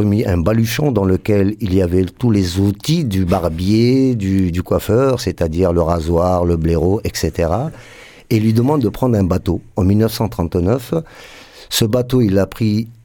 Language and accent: French; Senegal; born there; moved away; also born or lived in France; Je suis né au Sénégal, un 17 décembre 1953.